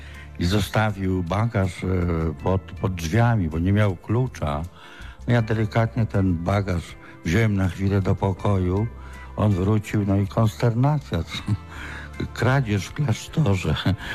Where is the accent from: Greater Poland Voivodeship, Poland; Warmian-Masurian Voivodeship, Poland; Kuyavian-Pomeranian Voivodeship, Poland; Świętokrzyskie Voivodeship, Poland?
Świętokrzyskie Voivodeship, Poland; pochodzę z województwa wspaniałego świętokrzyskiego.